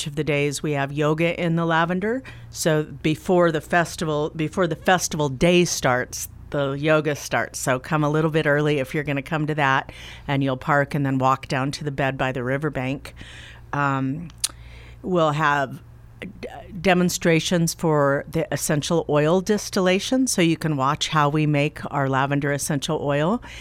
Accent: Roseburg, Oregon, United States; I got to move back to my hometown. I got to move back to Roseburg, and that's how it all started.

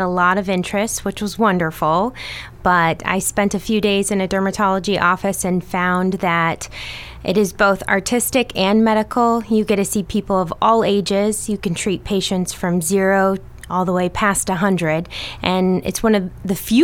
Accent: Indiana, United States; I'm from the Midwest, from Indiana originally.

